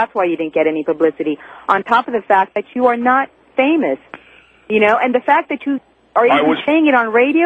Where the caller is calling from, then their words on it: Florida, United States; I'm calling you from Florida, and which is part of the South.